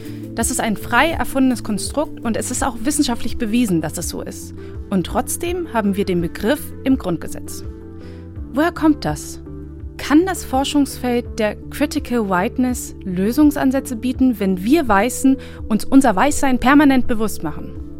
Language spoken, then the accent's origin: German; Bosnia & Herzegovina; Also ich bin aus Bosnien